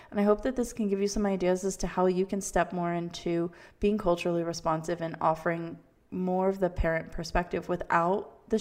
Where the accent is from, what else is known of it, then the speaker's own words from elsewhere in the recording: Florida, United States; I grew up in South Florida. I got Cuban time in my blood.